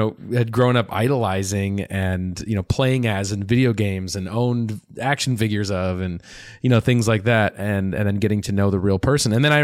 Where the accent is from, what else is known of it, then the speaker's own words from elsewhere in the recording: Minneapolis, Minnesota, United States; And I would go to Nitros all the time growing up in Minneapolis.